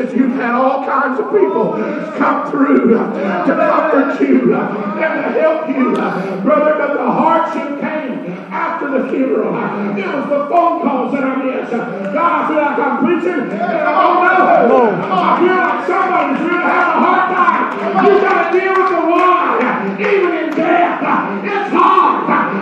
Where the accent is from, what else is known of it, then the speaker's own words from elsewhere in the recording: Kentucky, United States; And I came all the way from Kentucky to tell somebody